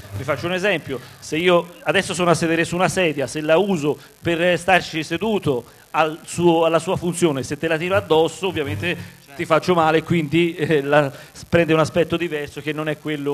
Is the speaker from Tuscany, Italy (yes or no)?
yes; Empoli, Tuscany, Italy; In realtà sono di Empoli